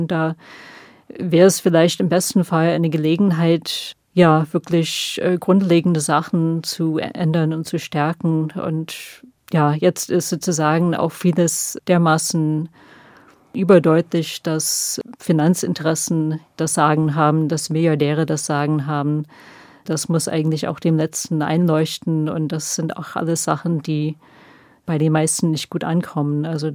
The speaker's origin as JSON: {"language": "German", "country": "United States", "said": "Also ich finde, ich sage immer gern mal, gerade als Amerikanerin, den Europäern"}